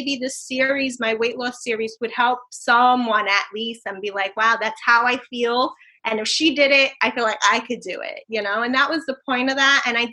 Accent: New York, United States; Because now, like, you know, I'm from New York, but now I live in Pennsylvania.

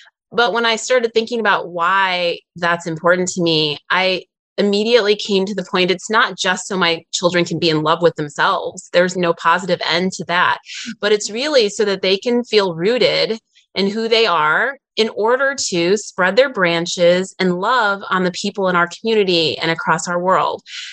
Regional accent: Midwest, United States; We live a little bit outside of Atlanta. We're both from the Midwest, but we're raising our children in Georgia.

